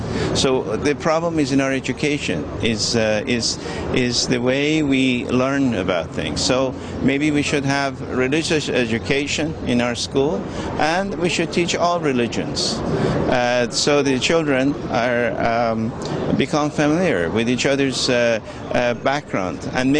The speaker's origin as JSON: {"language": "English", "town": "Washington", "region": "District of Columbia", "country": "United States", "lives_now": "Istanbul, Turkey", "said": "I am from Washington, D.C. I also live in Istanbul."}